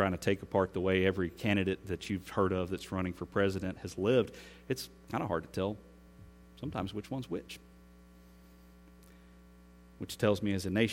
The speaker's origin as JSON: {"language": "English", "country": "United States", "said": "the right and the privilege I have as an American to have a voice in my government"}